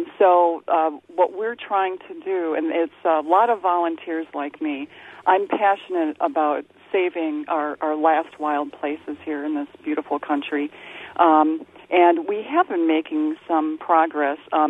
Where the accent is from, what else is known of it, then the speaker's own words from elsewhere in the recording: Wisconsin, United States; now in Indiana, United States; I live in Indiana. I'm from Wisconsin